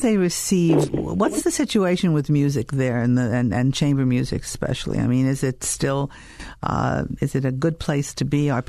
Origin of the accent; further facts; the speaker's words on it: New York, United States; And that's spoken as a New Yorker, I might add, not a Philadelphian.